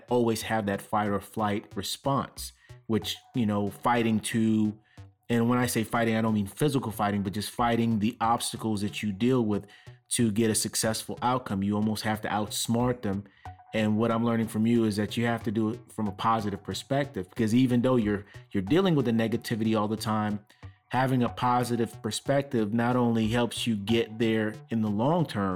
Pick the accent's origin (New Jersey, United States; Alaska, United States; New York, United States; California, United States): New York, United States; I always labeled myself as a New Yorker.